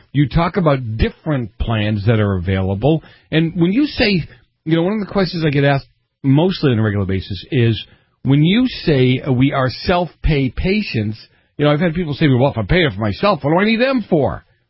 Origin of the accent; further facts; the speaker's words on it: Boston, Massachusetts, United States; I grew up in Boston. I grew up in a little community in Boston, and we did help each other out.